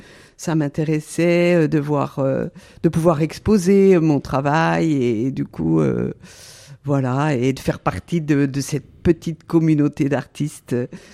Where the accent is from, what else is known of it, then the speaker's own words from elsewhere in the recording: Nouvelle-Aquitaine, France; moi, j'arrive de Sainte-Foy-la-Longue, c'est pas très loin, je suis originaire des Deux-Sèvres. Et là, je suis installée depuis 3 ans à La Motte-Landéron.